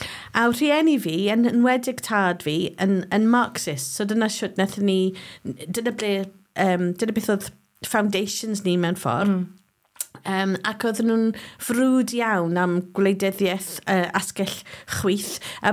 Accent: Cardiff, Wales, United Kingdom; also born or lived in England; Ond ges i magu yn Gaerdydd, es i ysgol Glantaf, a dwi'n nhad i ddim yn siarad Cymraeg, ond mae mam yn

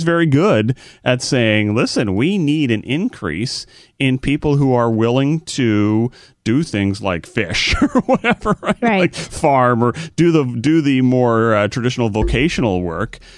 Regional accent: Canada; now in United States; So I'm from Canada. You come down.

